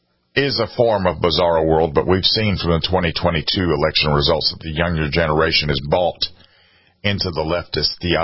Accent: Alabama, United States; How many Antifa activities do you see in Florida? In Alabama, in my home state, in South Carolina.

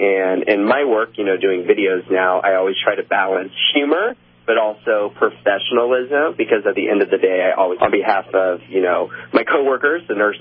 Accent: Orlando, Florida, United States; It's my hometown show. I was born and raised in Orlando, live in Orlando, worked at Walt Disney World.

